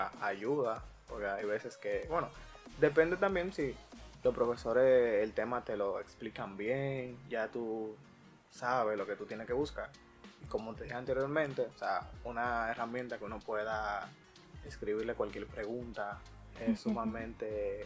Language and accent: Spanish; Dominican Republic; como buen dominicano, un palo